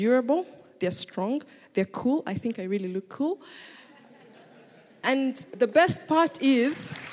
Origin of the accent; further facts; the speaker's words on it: Uganda; I am from Uganda, and I'm extremely passionate about making eye care more accessible.